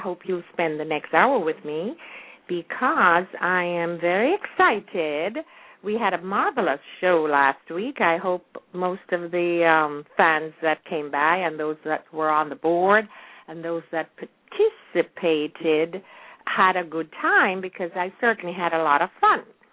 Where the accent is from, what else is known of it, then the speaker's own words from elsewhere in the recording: Kingston, Jamaica; although I was born and raised in Kingston, I love the country.